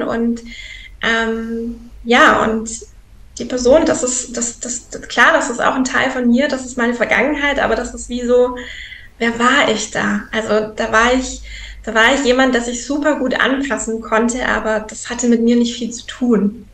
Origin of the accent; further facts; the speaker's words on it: Donauwörth, Bavaria, Germany; Ich komme aus Donauwörth, so in der Richtung Augsburg, München, also eher Süden, der Süden in Deutschland.